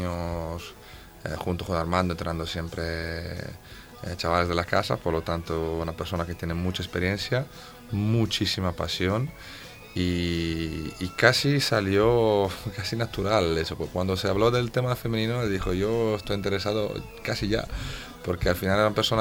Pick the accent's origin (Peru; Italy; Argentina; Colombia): Italy; En cambio, Italia, yo soy de Italia, tenía más de 20.000.